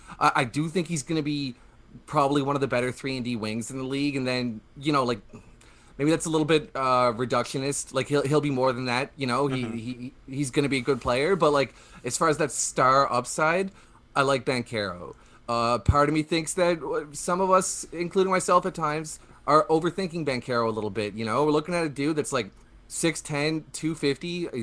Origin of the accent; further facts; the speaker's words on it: St. John's, Newfoundland and Labrador, Canada; So I'm from St. John's, Newfoundland, Canada, right? So okay. Not, which is where I am currently